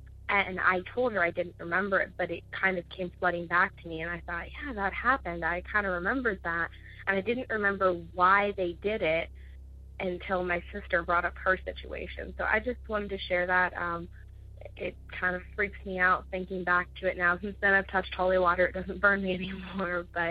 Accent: Ohio, United States; I'm from Ohio.

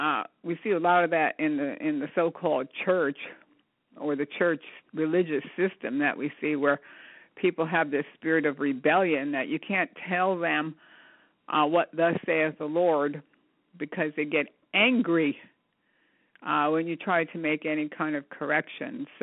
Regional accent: United States; I grew up 14 miles outside of New York City, so we used to go quite often

